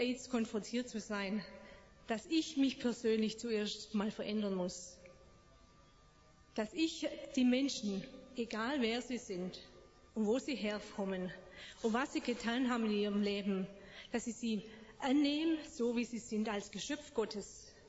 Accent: Blaubeuren, Baden-Württemberg, Germany; moved away as an adult; now in Myanmar; ich komme aus Blaubeuren und bin seit 15 Jahren unterwegs mit CFI in verschiedenen Ländern, zuerst in Afrika und seit 3 Jahren in Myanmar, was früher Burma war

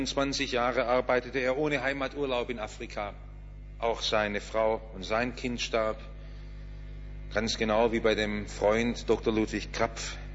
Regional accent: Baden-Württemberg, Germany; mit ein bisschen Stolz als Schwabe dran zurück

